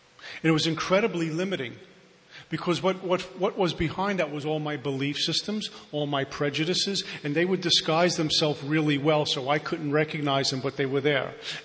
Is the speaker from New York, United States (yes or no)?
yes; Brooklyn, New York, United States; well, I'm from Brooklyn. I come from this type of family. I was brought up this way.